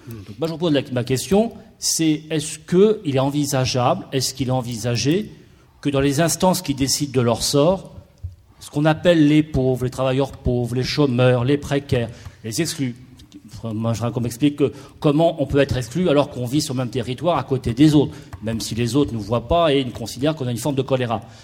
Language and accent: French; Grenoble, Auvergne-Rhône-Alpes, France; je viens de Grenoble.